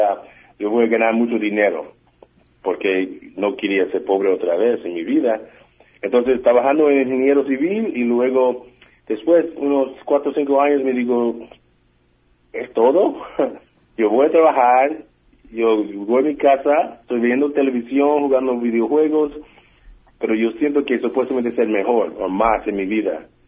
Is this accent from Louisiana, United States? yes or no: no; Oakland, California, United States; Spanish is a second language; yo soy de Oakland, California, y yo crecí en una ciudad a veces peligroso, a veces no, no muchos recursos